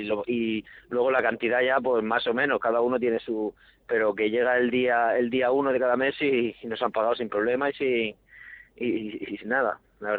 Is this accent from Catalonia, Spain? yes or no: no; Santa Cruz, Region of Murcia, Spain; Yo soy de Santa Cruz, que está muy cerquita de Beniel